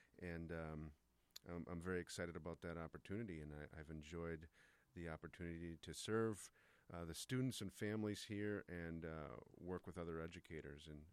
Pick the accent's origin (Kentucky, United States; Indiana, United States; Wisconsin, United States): Wisconsin, United States; Milwaukee; I grew up in the Milwaukee area.